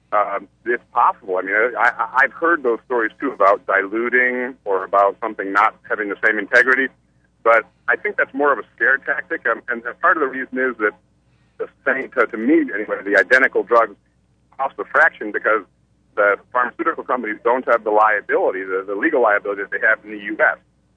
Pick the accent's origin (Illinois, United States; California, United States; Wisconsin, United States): Illinois, United States; Chicago; I'm from Chicago, and I'm safer today where I am right now than I am if I'm in downtown Chicago.